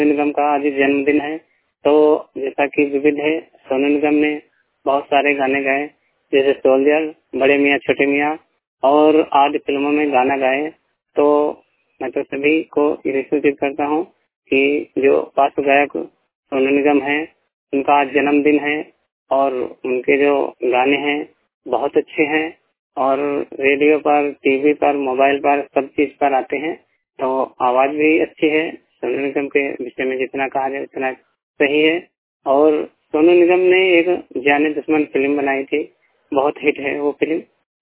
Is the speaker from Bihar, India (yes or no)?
no; Uttar Pradesh, India; मैं उत्तर प्रदेश पिक्चर से बिलोंग करता हूँ।